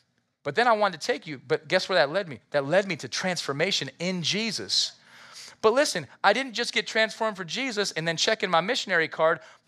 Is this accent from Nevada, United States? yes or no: yes; Las Vegas, Nevada, United States; I'm from Las Vegas